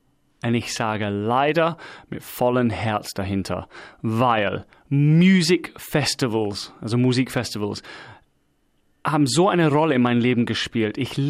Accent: England, United Kingdom; German is a second language; Scheiß drauf, ich bin Engländer.

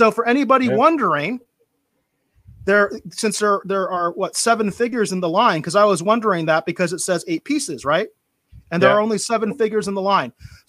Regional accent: Arizona, United States; and I grew up in Arizona

